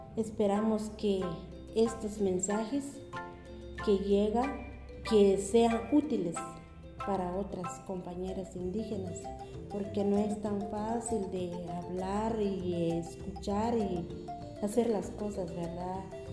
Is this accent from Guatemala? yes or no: yes; Guatemala; Eso esperamos nosotros como guatemalteca